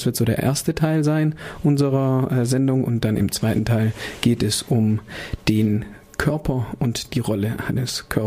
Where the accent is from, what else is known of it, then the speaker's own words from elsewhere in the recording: Germany; Grund für unseren ersten Block sozusagen wäre dann die Erfahrung, die wir in Rio gemacht haben, also wir als Deutsche, wenn man so will, mit dem Komplex der Nacktheit in Brasilien.